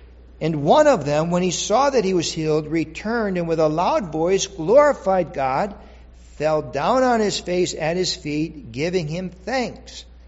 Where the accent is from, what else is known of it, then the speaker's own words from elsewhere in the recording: Minnesota, United States; That I remember growing up in Minnesota years ago